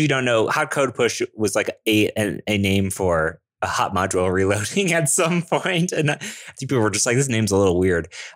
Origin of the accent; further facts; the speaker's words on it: Denver, Colorado, United States; I'm a developer from Denver, Colorado